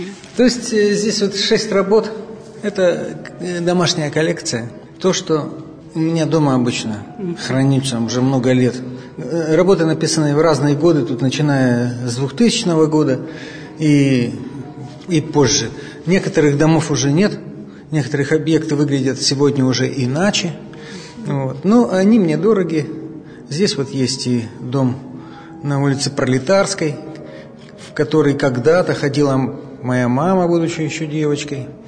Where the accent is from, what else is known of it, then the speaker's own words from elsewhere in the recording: Yekaterinburg, Sverdlovsk Oblast, Russia; я сам екатеринбуржец. Я привязан к этой географии, ну и биографически я привязан к этим старым улицам, к домам.